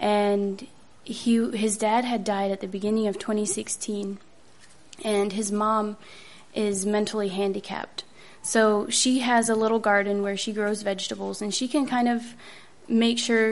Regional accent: United States; I'm from Holmes County.

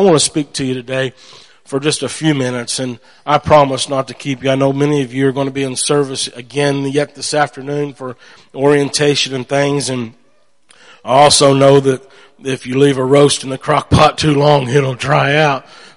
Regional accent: United States; We are from Davis County area. Grew up there, went to school at Pleasant View Mennonite School.

